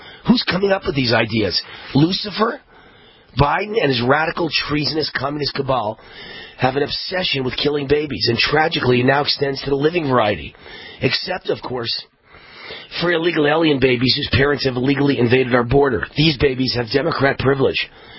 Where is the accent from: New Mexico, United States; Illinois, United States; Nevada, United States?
Nevada, United States; Delaware, and my home state of Nevada.